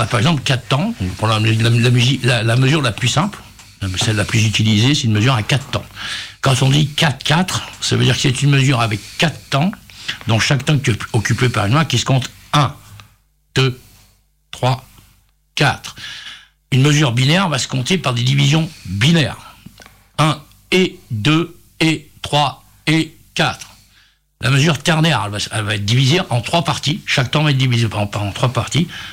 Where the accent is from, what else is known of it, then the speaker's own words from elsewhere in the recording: Lyon, Auvergne-Rhône-Alpes, France; Eh oui, nous avons grandi aux États-Unis, boulevardé, Lyon 8e.